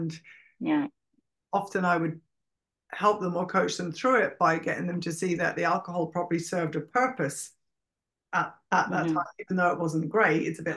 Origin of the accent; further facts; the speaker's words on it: Ireland; And I think that I'm Irish, so it's nearly like the opposite to your